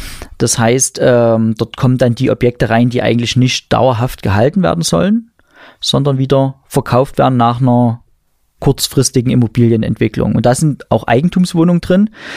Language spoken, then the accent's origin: German; Pirna, Saxony, Germany; bei mir in meiner Heimatstadt in Pirna.